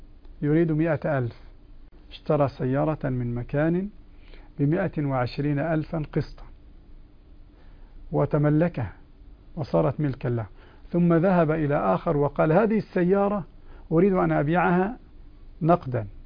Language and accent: Arabic; Egypt; وهذا التورق ما يسميه العامة عندنا في مصر حرق السلعة